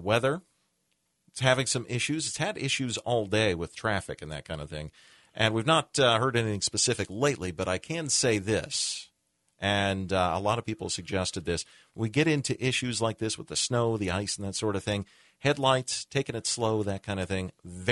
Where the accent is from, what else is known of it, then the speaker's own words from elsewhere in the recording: Midwest, United States; And I think we came around, you know, because we are from the Midwest.